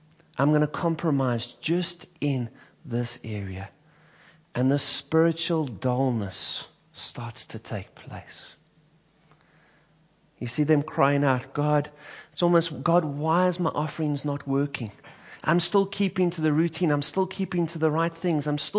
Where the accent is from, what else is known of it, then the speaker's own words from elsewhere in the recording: Johannesburg, Gauteng, South Africa; maybe it was because I was from the south of Joburg, and my accent was a bit staunch